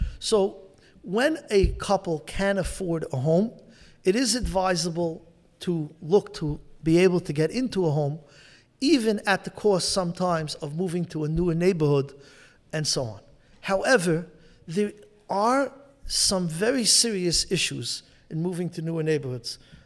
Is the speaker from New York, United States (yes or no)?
yes; Brooklyn, New York, United States; Where I grew up in Flatbush and Borough Park, there were many, what they call two-family homes.